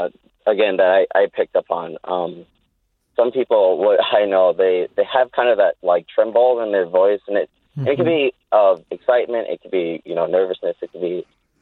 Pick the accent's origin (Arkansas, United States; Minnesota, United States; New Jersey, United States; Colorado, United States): Minnesota, United States; Minneapolis; coming into like the neighborhood where I grew up in North Minneapolis.